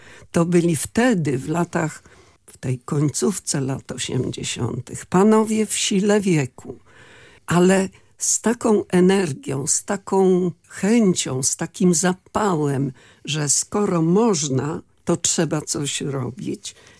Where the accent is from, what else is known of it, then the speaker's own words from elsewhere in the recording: Podlaskie Voivodeship, Poland; sama pochodzę z Kresów, wprawdzie z tych w obrębie obecnych granic Rzeczpospolitej Polskiej, ale ziemia, gdzie się urodziłam, to jest ziemia grodzieńska. Ten skraj zachodni, który zwiemy ziemią sokulską.